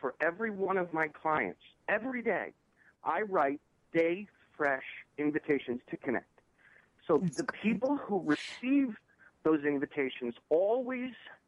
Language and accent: English; New York, United States; And, you know, I'm from New York, so I always knew I was going to come back to New York.